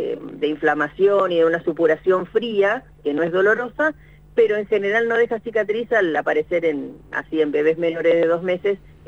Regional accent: Olavarría, Buenos Aires Province, Argentina; cada vez que iba al banco de leche de Olavarría, que es donde mi pueblo natal

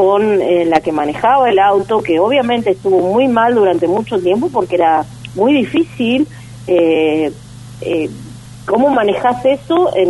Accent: Río Grande, Tierra del Fuego, Argentina; yo soy de acá de Río Grande

